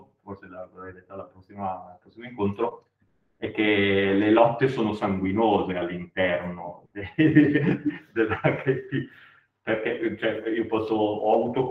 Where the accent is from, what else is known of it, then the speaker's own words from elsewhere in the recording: Lombardy, Italy; io da lombardo, non so, adotto le E di un certo tipo e le preferisco perché per il mio orecchio sono...